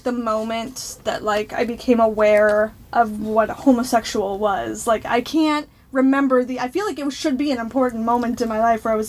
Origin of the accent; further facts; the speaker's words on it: California, United States; also born or lived in Cedar Rapids, Iowa / Shawnee, Kansas; And so I was born in Iowa, in Cedar Rapids, and shortly after that, they moved to Shawnee in Kansas. And then we moved, when I was six, we moved to California.